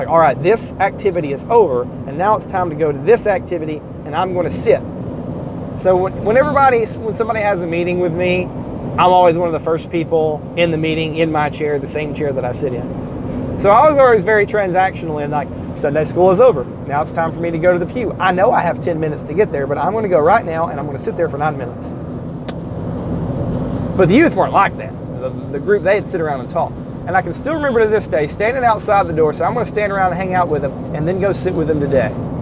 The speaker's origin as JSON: {"language": "English", "town": "Harrison", "region": "Tennessee", "country": "United States", "tie": "born or raised there", "said": "I grew up in Harrison, and I went to church in Brainerd."}